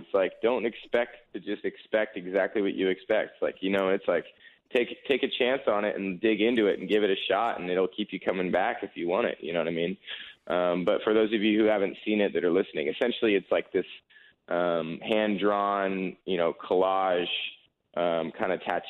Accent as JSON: {"language": "English", "region": "West Coast", "country": "United States", "said": "I come from the West Coast, you know what I mean?"}